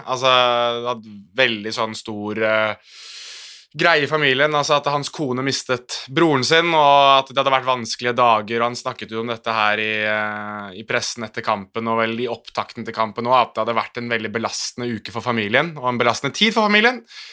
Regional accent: Morocco; jeg er marokkaner, så jeg kan liksom ikke gå imot han heller

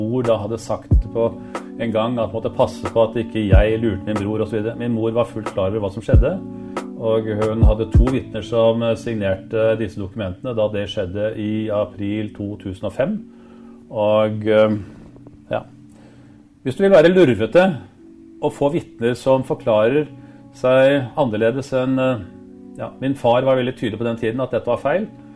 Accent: Oslo, Norway; Jeg er født på Aker i Oslo.

